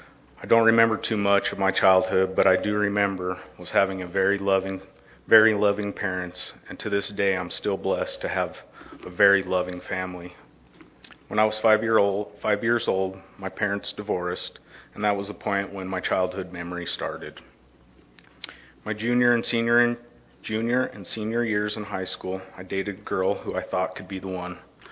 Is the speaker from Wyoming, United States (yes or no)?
yes; Rock Springs, Wyoming, United States; I was born and raised in Rock Springs, Wyoming.